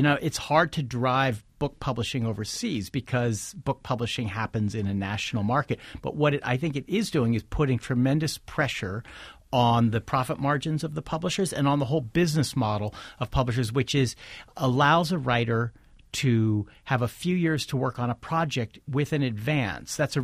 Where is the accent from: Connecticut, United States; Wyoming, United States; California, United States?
California, United States; I grew up in Silicon Valley before it was called that, when it was just the Santa Clara Valley.